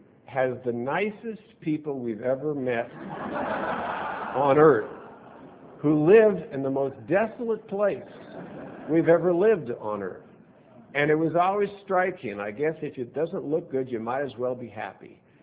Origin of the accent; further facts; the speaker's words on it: Pacific Northwest, United States; And the Northwest, I grew up in the Northwest. The Northwest has trees.